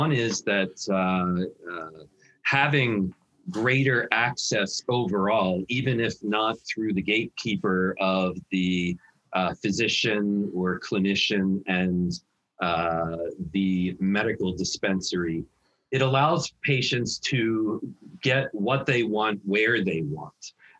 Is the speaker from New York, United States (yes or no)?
no; New Jersey, United States; My home state of New Jersey, unfortunately, has not.